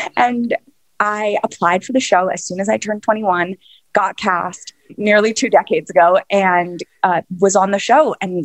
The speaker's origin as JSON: {"language": "English", "town": "New York City", "region": "New York", "country": "United States", "tie": "born or raised there", "said": "I was born and raised in Manhattan."}